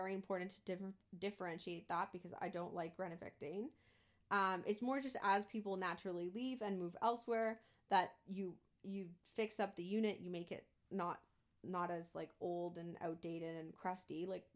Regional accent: Canada; It must be impossible as a Canadian to be able to buy

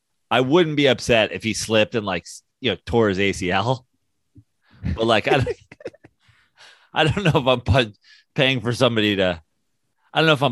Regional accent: New York City, New York, United States; That I would, as a New Yorker, that would, you know, that would be a little too much for me

